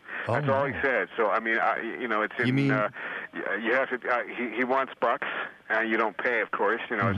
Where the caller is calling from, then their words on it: Los Angeles, California, United States; I'm calling you from Hollywood, Los Angeles, down Venice Beach.